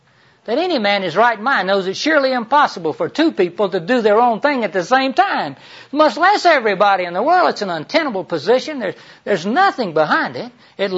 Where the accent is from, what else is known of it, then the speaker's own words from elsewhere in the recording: Florida, United States; I grew up in Central Florida, as I mentioned, and she hated oysters.